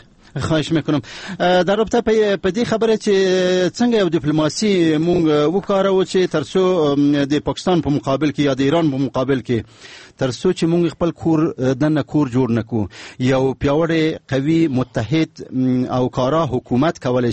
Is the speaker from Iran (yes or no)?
no; Afghanistan; ما افغان هستم و مسلمان هستم و خاک پای ملت مؤمن و مجاهد افغانستان هستم.